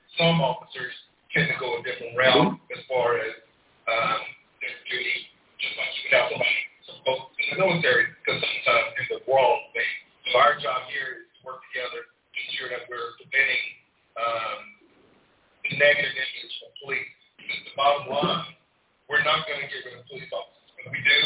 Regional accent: Waco, Texas, United States; moved away as an adult; I'm from Waco. I grew up in Waco, Texas. I left back in 1992, long time ago, to join Air Force

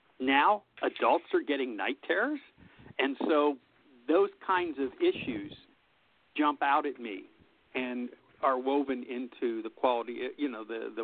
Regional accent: Pittsburgh, Pennsylvania, United States; I come from Pittsburgh, Pennsylvania. It's my hometown.

